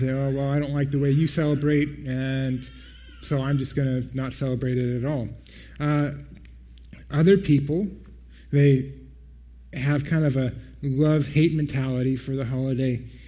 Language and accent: English; United States; As many of you know, I'm from the States, so forgive me for my ignorance.